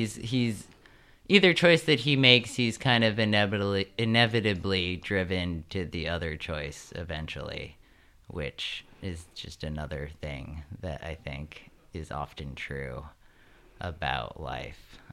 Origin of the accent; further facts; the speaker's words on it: New York City, New York, United States; And growing up in New York City, she would take me to museums a lot.